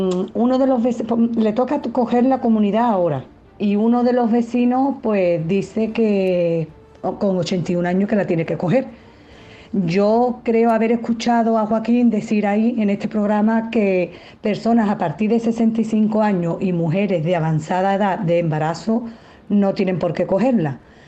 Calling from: Seville, Andalusia, Spain; de Sevilla.

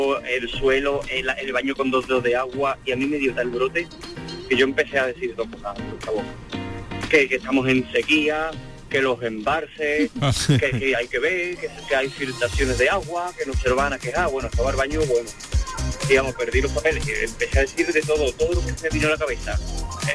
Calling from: Palma del Río, Andalusia, Spain; de Palma del Río. Acabo de salir a hacer un de clase.

